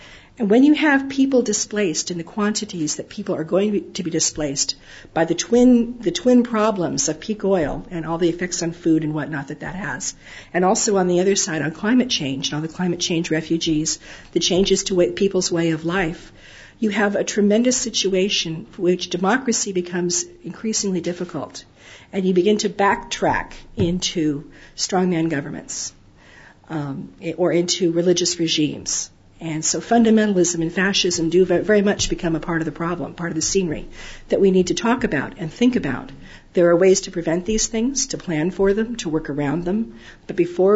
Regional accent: United States; And as an American, and as an American working in a think tank, whose job it is to think about this stuff

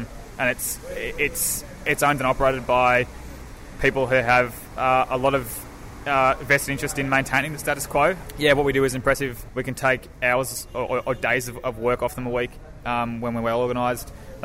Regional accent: Melbourne, Victoria, Australia; So I'm from Melbourne myself.

